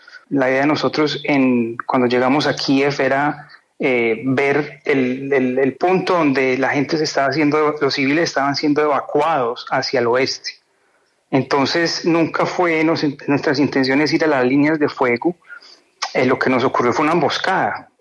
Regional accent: Pereira, Risaralda, Colombia; moved away as an adult; also born or lived in New Jersey, United States; yo nací en Estados Unidos, en Nueva Jersey, pero migramos a los 5 años, regresé, hice mi primaria en Colombia, en Pereira, empecé la universidad en Pereira

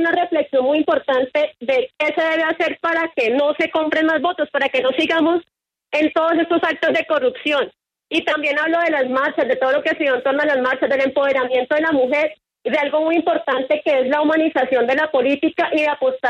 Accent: Garzón, Huila, Colombia; born there; esa foto en esa cascada es en el municipio del cual soy oriunda. Yo soy nacida en Garzón, Huila.

